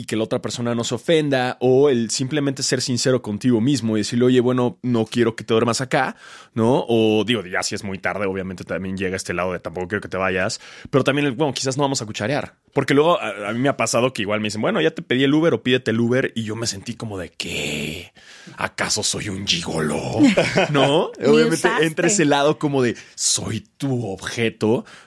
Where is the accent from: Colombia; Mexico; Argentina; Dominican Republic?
Mexico